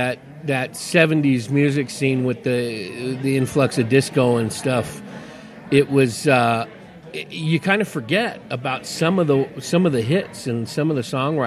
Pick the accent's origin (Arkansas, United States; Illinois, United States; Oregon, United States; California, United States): California, United States; I grew up in the East Bay, Oakland suburb, which was that sprawling, every town just bled into the other.